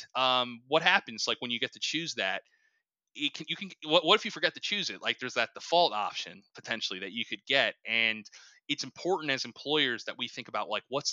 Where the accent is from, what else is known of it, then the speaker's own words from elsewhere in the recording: Philadelphia, Pennsylvania, United States; I have blue collar roots. I'm from Philly. My grandparents owned a bakery in Center City, Philadelphia.